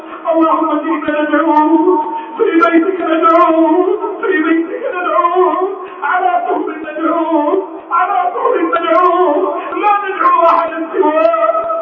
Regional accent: Egypt; بلدنا مصر

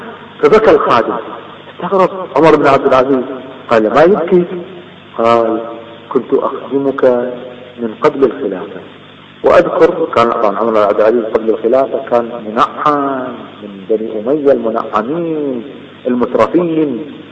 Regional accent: Kuwait; أذكر أحد التجار عندنا في الكويت كان يبيع الغترة

